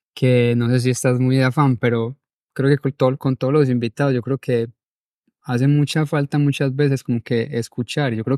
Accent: Colombia; Y yo creo que eso es lo que nos hace falta como que interiorizar y creérnosla como colombianos.

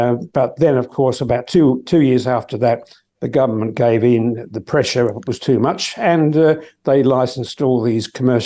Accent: England, United Kingdom; accent: English; now in Australia; Australia, they said, oh, you sound too pommy. So you're too English, you know. So I had to sort of readjust my accent again.

